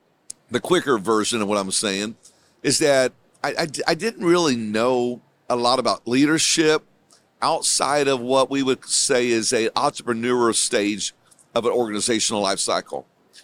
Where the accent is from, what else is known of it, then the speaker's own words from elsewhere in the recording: Sheridan, Indiana, United States; moved away as an adult; It's a little farm town called Sheridan, Indiana. And so this is all I've ever known. I was raised in Indiana. I'm a Hoosier. Moved away when I was 30 years old, 29, and almost 30, to East Tennessee